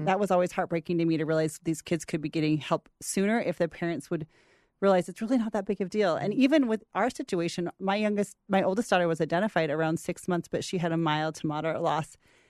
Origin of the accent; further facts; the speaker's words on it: Boise, Idaho, United States; I grew up here in Boise. I remember going to my first concert as a teenager